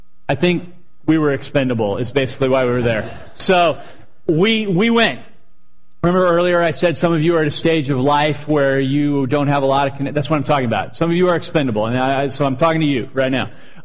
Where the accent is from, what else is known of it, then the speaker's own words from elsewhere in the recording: Mission Viejo, California, United States; I grew up in Mission Viejo. It's very white and sheltered